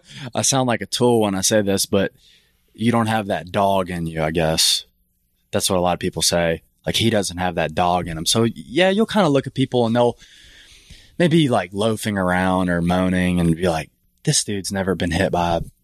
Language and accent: English; Mississippi, United States; Yeah, so we're actually from Mississippi, and we both played on the junior college ranks.